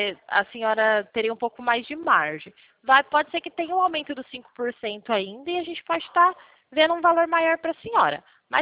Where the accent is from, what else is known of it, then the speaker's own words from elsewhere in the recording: Pirassununga, São Paulo, Brazil; Aqui em São Paulo, no estado de São Paulo, eu sou de Pirassununga